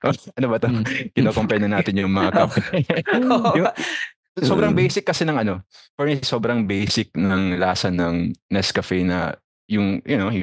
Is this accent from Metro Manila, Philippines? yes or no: no; Davao, Davao Region, Philippines; Yes, I was born and raised in Davao. Particularly, yung bahay namin is literally above the water. Kasi coastal area kami, no? It was a informal settlement.